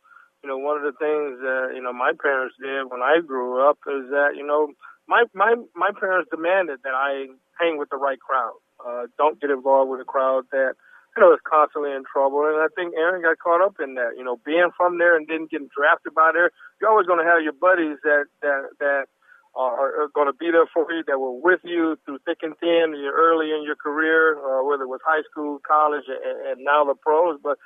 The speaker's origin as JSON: {"language": "English", "town": "Houston", "region": "Texas", "country": "United States", "tie": "born or raised there", "said": "As an only child growing up in Houston and being at Oklahoma State for 4 years, you know what? I learned to take care of myself a lot on my own."}